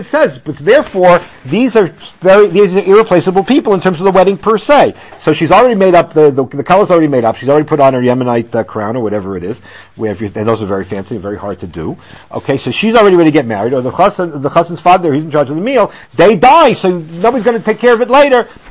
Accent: United States; but I know when I was growing up in the States

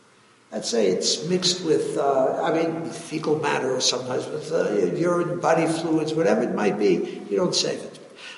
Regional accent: New York, United States; I remember as a child growing up in Williamsburg

